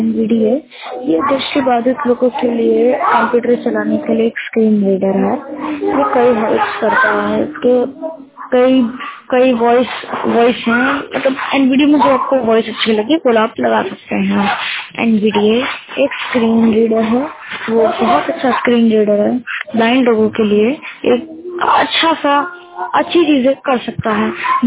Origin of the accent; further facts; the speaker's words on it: Pilibhit, Uttar Pradesh, India; मैं 10 साल का हूँ और मैं यूपी पीलीभीत का रहने वाला हूँ।